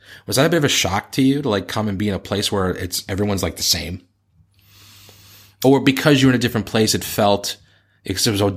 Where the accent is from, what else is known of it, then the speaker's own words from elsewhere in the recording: New England, United States; Because I'm from New England and we have eggnog